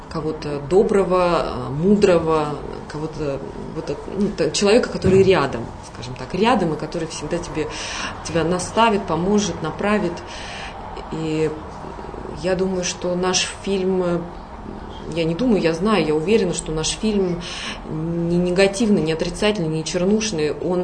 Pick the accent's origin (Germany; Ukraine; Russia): Russia; Lesnoy, Sverdlovsk Oblast; Мое детство проходило в городе Свердловск 45, который сейчас называется Лесной, закрытый город. У меня было такое нормальное уральское детство.